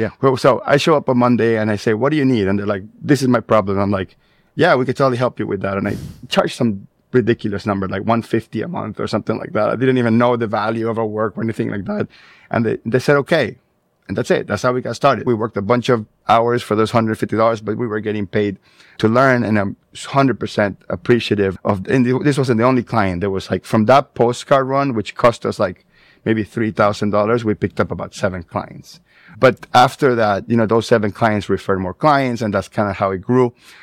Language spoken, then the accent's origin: English; Florida, United States; is we looked at the database in Florida. We're from Florida.